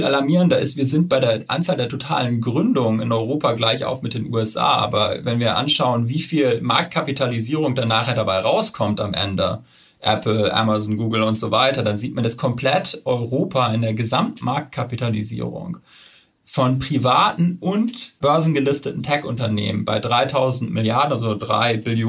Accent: Switzerland; ich komme aus der Schweiz.

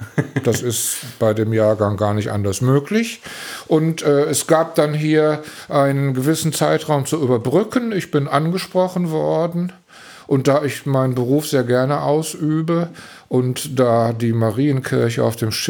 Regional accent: Velbert, North Rhine-Westphalia, Germany; born there; weil wir in Felbert, wo ich geboren bin, einen hervorragenden Organisten hatte

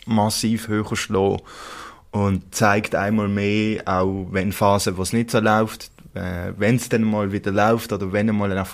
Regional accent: Basel area, Switzerland; ich bin hier in der Region aufgewachsen und ich weiss genauso wie ihr auch, dass der Verein sehr wichtig ist für die Region Basel-Land, Basel-Stadt.

